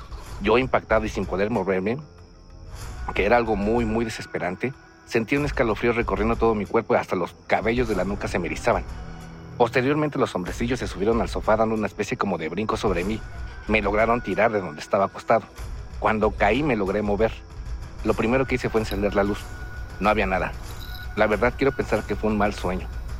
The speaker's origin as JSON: {"language": "Spanish", "region": "Mexico City", "country": "Mexico", "said": "Tengo 35 años, soy originario de la Ciudad de México"}